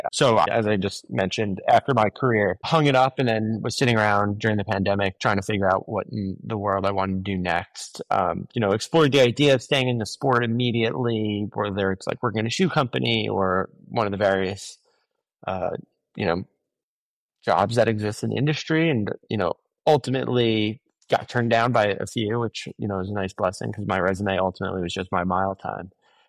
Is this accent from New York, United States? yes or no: yes; New York, United States; No, I'm from New York originally, and the majority of the team is out in LA.